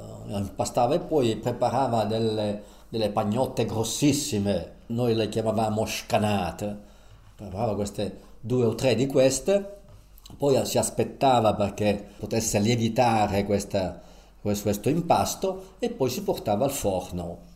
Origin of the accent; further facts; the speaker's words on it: Rionero in Vulture, Basilicata, Italy; Perché tornavo al mio paese d'origine, a Rio Negro, ho visto i luoghi della mia fanciullezza, il campo da calcio, ho visto la stazione dove tutte le mattine prendevo il treno per andare a scuola.